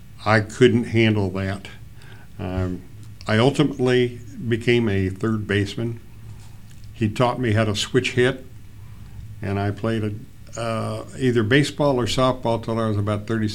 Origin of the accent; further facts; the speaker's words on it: Kansas City, Kansas, United States; I was born at Providence Hospital in Kansas City, Kansas. I grew up in what is known as Strawberry Hill at 6th and Orville.